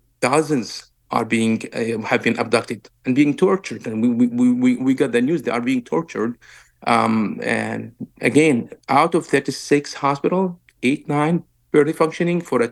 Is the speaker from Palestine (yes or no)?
yes; West Bank, Palestine; I grew up in the West Bank and under the military occupation